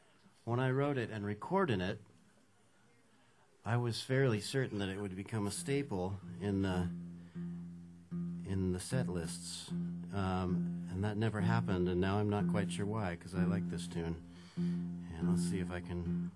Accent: California, United States; despite the fact that I grew up in Southern California, there's no cats in my life.

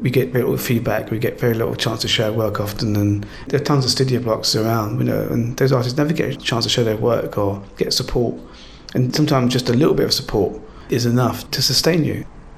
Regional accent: London, United Kingdom; I'm from the East End. I don't think of myself as a Londoner in a way.

